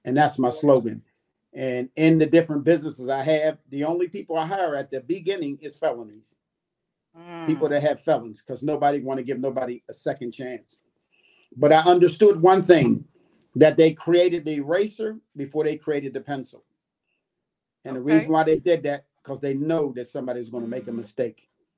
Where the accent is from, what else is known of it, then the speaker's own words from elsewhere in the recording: Pittsburgh, Pennsylvania, United States; I'm from the Hill District. I'm from Pittsburgh, Pennsylvania. You know where the Hill is for district.